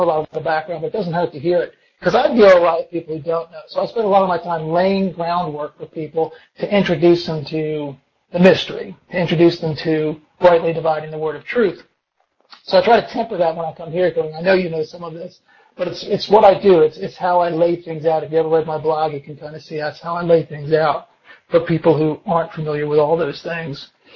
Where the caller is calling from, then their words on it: Greensboro, North Carolina, United States; and I'm speaking from Greensboro, which is in the great state of North Carolina.